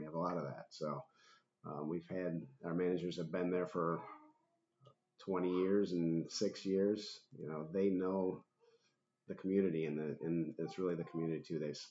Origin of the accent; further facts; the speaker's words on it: Ohio, United States; also born or lived in Fort Wayne, Indiana; I was born and raised in Fulton County, went to Evergreen High School, graduated from the University of Toledo with a degree in finance.